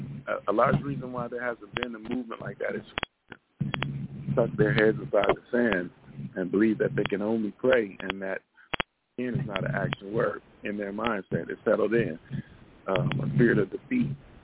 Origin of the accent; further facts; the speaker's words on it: Los Angeles, California, United States; So I'm from Los Angeles, California.